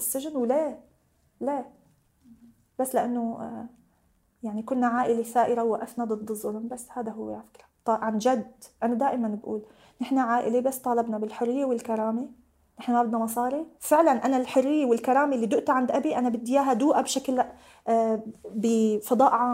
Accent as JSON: {"language": "Arabic", "country": "Syria", "lives_now": "Lebanon", "said": "هلأ ولا بفكر أني أرجع على سوريا أبداً، ما فيني أتحمل الذل اللي موجود بسوريا، بس بغصة قلبي أني أطلع من لبنان"}